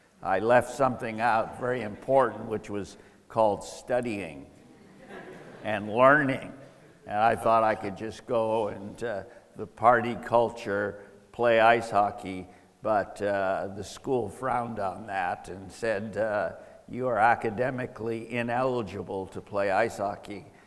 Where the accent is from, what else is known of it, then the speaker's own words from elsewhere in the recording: Massachusetts, United States; So when I grew up in Massachusetts, my whole youth was spent with my parents commuting, taking me all over Massachusetts to play in various rinks, various teams.